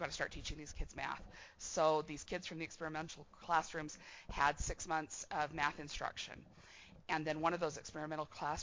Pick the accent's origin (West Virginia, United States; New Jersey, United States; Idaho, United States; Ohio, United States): Idaho, United States; Pocatello; Yeah, I am from Pocatello.